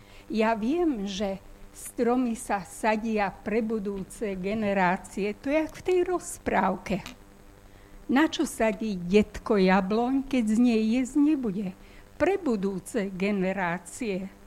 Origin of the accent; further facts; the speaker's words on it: Galanta, Trnava Region, Slovakia; born there; Galanta je moje rodisko. Galanta bola mojím pracoviskom jediným.